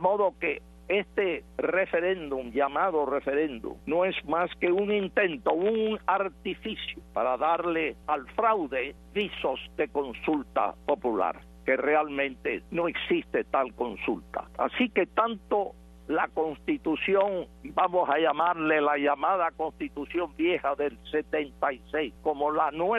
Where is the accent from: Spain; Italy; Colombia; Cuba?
Cuba; tú te diriges a mi pueblo cubano, donde quiera que te encuentres, sea dentro de nuestra isla esclavizada o en el exilio